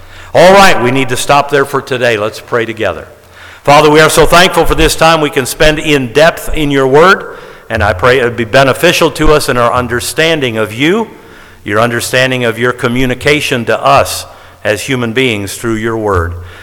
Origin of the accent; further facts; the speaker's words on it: Michigan, United States; I've told you before, I grew up outside of Detroit. I grew up in a Jewish neighborhood.